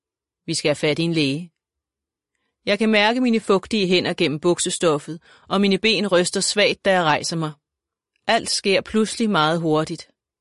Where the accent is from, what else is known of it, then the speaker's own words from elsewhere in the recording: Stevns, Zealand, Denmark; 1942 fødte Annie en lille datter med store blå øjne og lyst hår. Det er mig. Jeg er opvokset på Stævns, helt ude på klinten. Der var hav for enden af marken